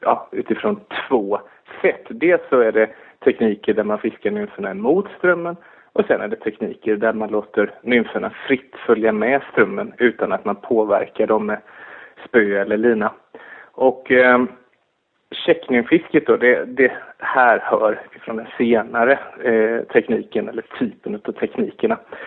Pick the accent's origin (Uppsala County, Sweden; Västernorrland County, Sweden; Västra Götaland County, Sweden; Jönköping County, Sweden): Jönköping County, Sweden; Mullsjö; Jag hade en fantastisk förmån i det här lilla samhället Mullsjö där jag växte upp utanför Jönköping.